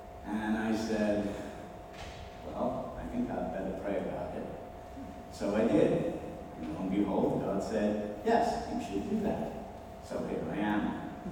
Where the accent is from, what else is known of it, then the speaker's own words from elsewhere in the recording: Liverpool, North West England, United Kingdom; I grew up in Liverpool, England.